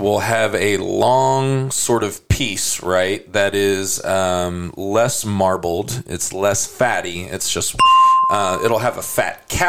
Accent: San Antonio, Texas, United States; because Bollner's I grew up with in San Antonio.

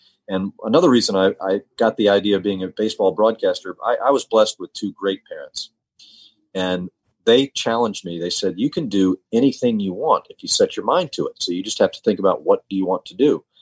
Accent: Atlanta, Georgia, United States; also born or lived in Roswell; I remember I was born in Atlanta, and I remember we lived 10 years real near Piedmont Park. And so I was 10 years old when we moved out to Roswell.

